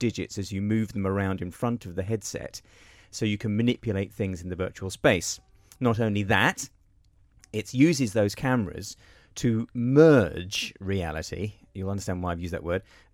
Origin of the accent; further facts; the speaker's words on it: United Kingdom; Well, the demo they used was a dollar bill, but we're British, goddammit, and I didn't want to say that.